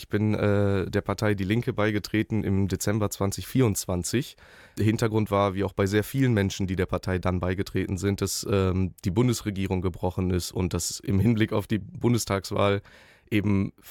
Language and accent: German; Unna, North Rhine-Westphalia, Germany; born there; Ich persönlich zum Beispiel komme aus der Nordstadt, beziehungsweise gebürtig bin ich aus Unna. Ich wohne jetzt in der Nordstadt